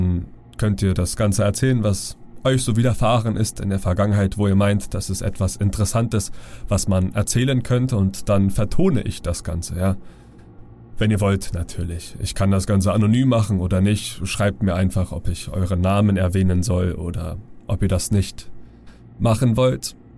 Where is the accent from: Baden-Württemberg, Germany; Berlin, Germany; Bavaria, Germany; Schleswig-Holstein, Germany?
Berlin, Germany; Und ich bin ja in Neukölln aufgewachsen.